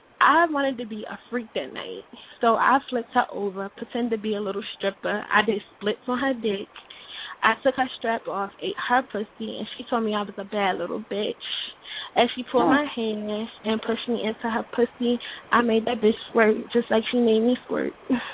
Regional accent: Atlanta, Georgia, United States; Yeah, I'm from Atlanta, too.

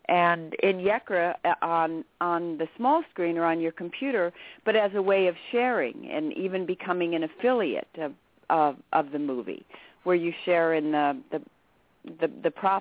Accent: Wisconsin, United States; And as John was alluding to, I'm from Wisconsin, and our first Tug screening that's been created by my cousin and a friend out there is in Milwaukee.

